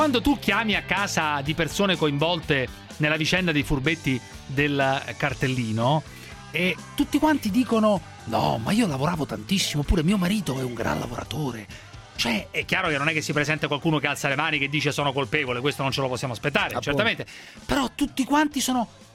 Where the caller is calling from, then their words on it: Milan, Lombardy, Italy; chiamo da Milano, sono del Sole 24 Ore